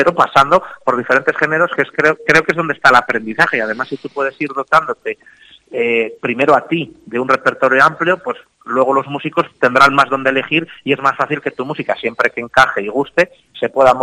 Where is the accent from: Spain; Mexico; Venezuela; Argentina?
Spain; Zamora, Castile and León; also born or lived in Toro; Pues yo la verdad que en casa, en Zamora y en Toro, siempre he dicho que me he sentido profeta en mi tierra